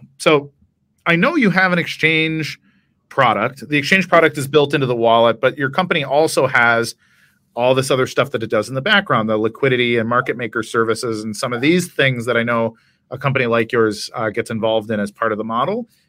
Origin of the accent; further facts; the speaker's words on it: Chicago, Illinois, United States; I grew up in Chicago, and I knew people that worked at the Chicago Board of Trade or CME Group.